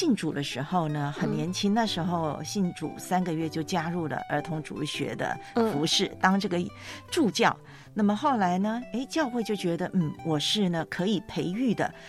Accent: Taitung, Taitung County, Taiwan; 我的老家台湾的台东啊，也是一个很美的地方

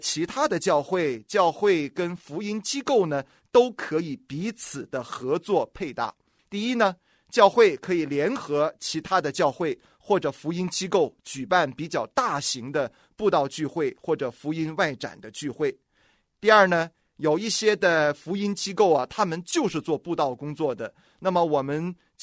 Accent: China; 而我们中国人呢，对我们中国人来讲呢，吃饭是很重要的。

